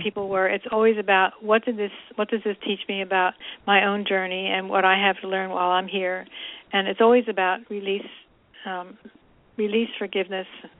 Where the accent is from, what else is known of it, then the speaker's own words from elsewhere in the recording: Pennsylvania, United States; also born or lived in California; Or when I came back from California to Pennsylvania, where I grew up